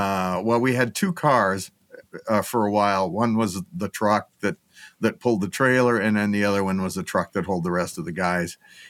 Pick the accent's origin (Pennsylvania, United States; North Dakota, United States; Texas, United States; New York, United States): North Dakota, United States; Grand Forks; Channel 10 in Grand Forks, North Dakota, my hometown, before it was Channel 11, used to do a TV show.